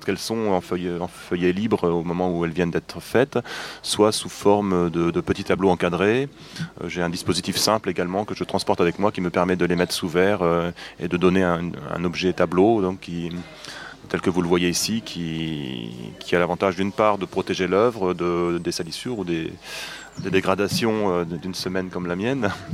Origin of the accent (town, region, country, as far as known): Brittany, France